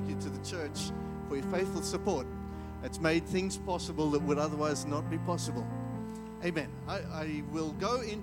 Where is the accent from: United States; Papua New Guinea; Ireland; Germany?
Papua New Guinea; also born or lived in Fiji; I was born in Papua New Guinea, like Brother Johnson said, and raised there for many years, lived 10 years in Fiji as well, and now back in Papua New Guinea with my own family since 2007.